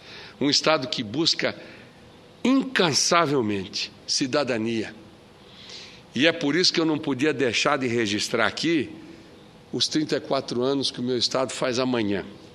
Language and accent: Portuguese; Corumbá, Mato Grosso do Sul, Brazil; born there; nasci em Corumbá, fronteira com a Bolívia. Por 15 quilômetros eu era boliviano.